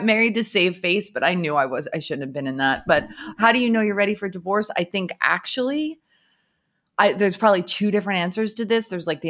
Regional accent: United States; I'm Italian American. I grew up in this very aggressive city.

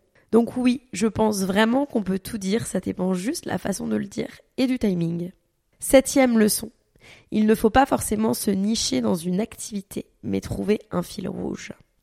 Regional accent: Paris, Île-de-France, France; moved away; à la base, on vient de Paris.

